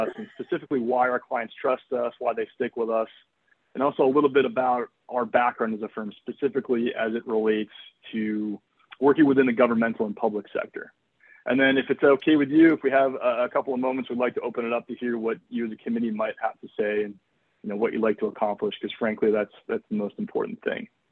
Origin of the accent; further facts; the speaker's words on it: Connecticut, United States; now in Boston, United States; I am based in the Boston area, but I am from Connecticut originally. I did spend the first 25 years of my life growing up there, so it's always, will always have a special place in my heart.